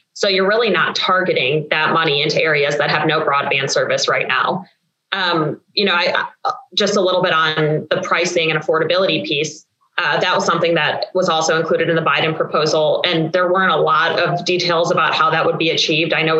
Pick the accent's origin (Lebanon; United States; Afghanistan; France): United States; Midwest; And yes, I am a Midwesterner, which you could probably tell after 5 seconds of me talking